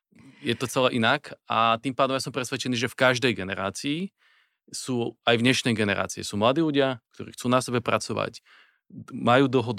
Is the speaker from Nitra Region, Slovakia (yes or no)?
no; Dolný Kubín, Žilina Region, Slovakia; ja pochádzam z Dolného Kubina